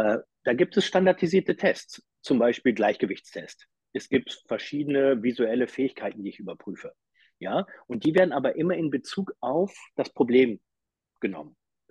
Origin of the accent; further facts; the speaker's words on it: Uelzen, Lower Saxony, Germany; born there; Ich bin auch in Uelzen geboren, ne? Das ist keine 100 Kilometer.